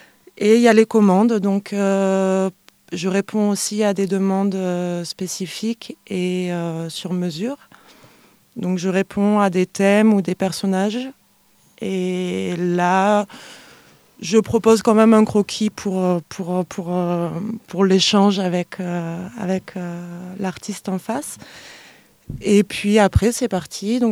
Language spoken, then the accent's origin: French; Auvergne-Rhône-Alpes, France; Alors à l'époque, j'étais basée dans le Beaujolais. Moi, je suis native de la Drôme, mais j'étais partie quelques années.